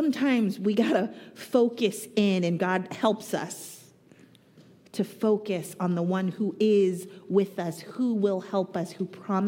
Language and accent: English; Richmond, California, United States; also born or lived in Berkeley / Oakland; I am an East Bay born, bred, never ever left. I was born in Berkeley. I was raised in Richmond. I went to high school in Berkeley. I went to college in Oakland. I live in Oakland right now.